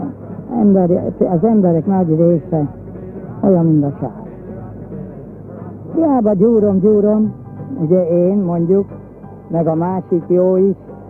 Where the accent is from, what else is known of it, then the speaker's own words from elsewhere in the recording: Hungary; born there; én itt születtem Magyarországon, ez nekem szülőföldem